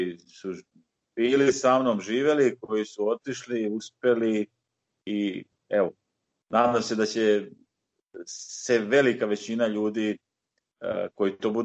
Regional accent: Borovo, Vukovar-Syrmia County, Croatia; ja sam rođen u Borovu, u našim lokalnim nekim pričama, ja to uvijek naglasim, nisam rođen u Vukovaru, nego sam rođen u Borovu, jel? Ja sam ostao tu

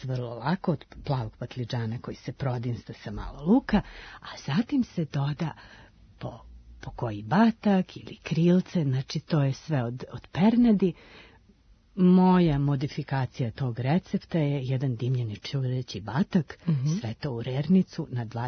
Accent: Bosnia & Herzegovina; tako su došle kod nas u Bosnu

